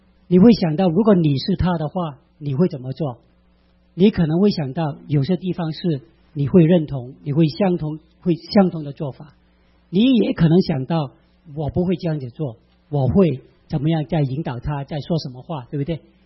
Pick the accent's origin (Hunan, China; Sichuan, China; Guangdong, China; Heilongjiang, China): Guangdong, China; 我们广东人啊，在香港有一个神仙